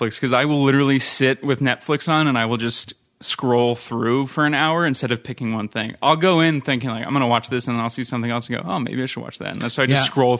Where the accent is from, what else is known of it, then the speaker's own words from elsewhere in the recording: New Jersey, United States; So I'm from central New Jersey, which some people say does not exist.